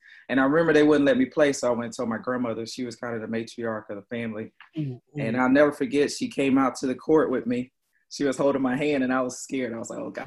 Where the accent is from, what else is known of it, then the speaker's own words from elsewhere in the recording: Roseboro, North Carolina, United States; So my home, I'm from humble beginnings in Roseboro, North Carolina. Obviously, it's a small town right southeast of Fayetteville.